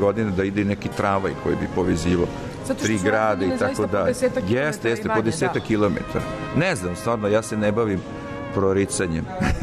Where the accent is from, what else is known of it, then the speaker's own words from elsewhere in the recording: Jagodina, Šumadija and Western Serbia, Serbia; ja sam poreklom stari Jagodinac, evo već šesta, sedma generacija